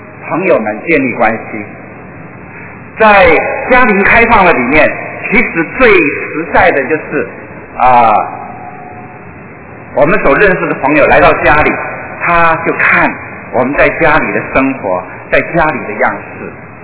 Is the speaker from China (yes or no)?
no; Taiwan; 我是土生土长的台湾的年轻人